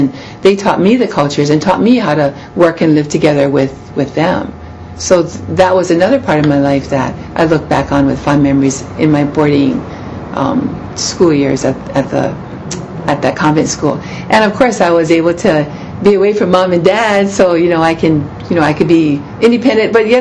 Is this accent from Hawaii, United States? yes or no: yes; Lanikai, Hawaii, United States; also born or lived in Honolulu; I was born in Kapi'olani Hospital. Uh-huh. And I think I was born in Kapi'olani. I grew up in Lanikai on